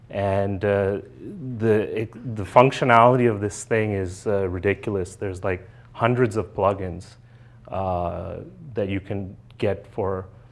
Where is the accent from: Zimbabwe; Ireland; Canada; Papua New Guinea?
Canada; now in United States; I'm from the US, so. I'm originally from Canada, so I can make those jokes.